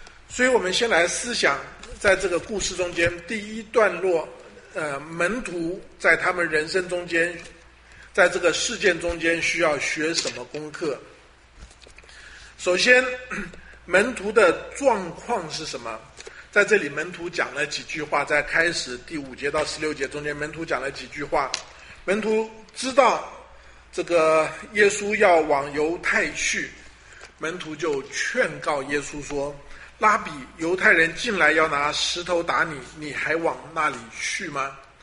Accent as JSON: {"language": "Chinese", "country": "China", "said": "那我们中国人有一句话说养兵千日"}